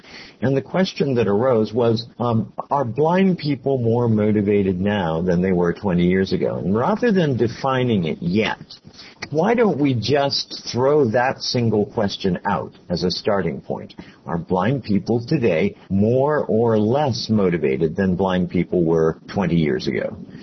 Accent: Miami, Florida, United States; from Miami, Florida

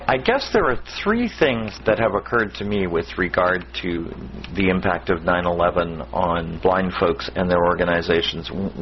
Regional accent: Miami, Florida, United States; Good evening. … from Miami, Florida, and it's a pleasure to have all of you with me.

